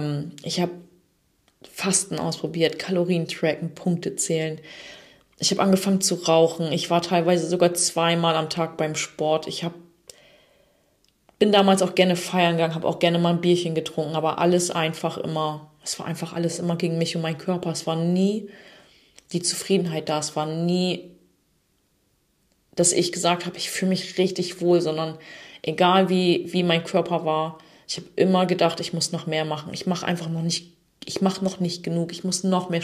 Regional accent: Germany; ich komme aus der Nähe von Bremen, bin 85er Baujahr

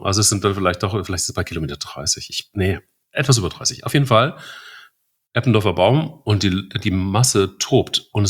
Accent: Hesse, Germany; Ich bin auch Hesse

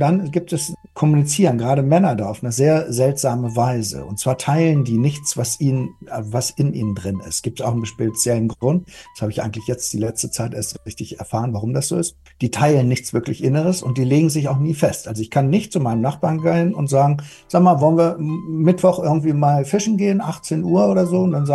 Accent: Germany; ich bin eben kein Norweger, ich bin Ausländer.

